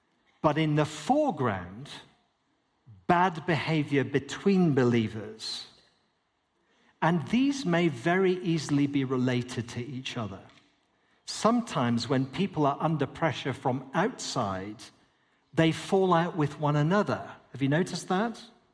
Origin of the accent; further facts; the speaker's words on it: Scotland, United Kingdom; I'm a Scotsman, we have an old alliance, I'm your friend.